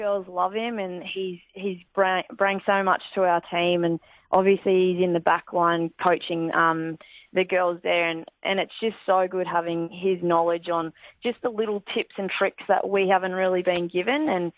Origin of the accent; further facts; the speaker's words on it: Queensland, Australia; I grew up in Queensland